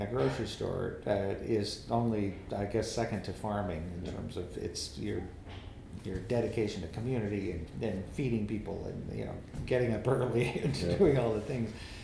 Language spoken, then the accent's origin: English; Midwest, United States; As a Midwesterner, I want to believe that.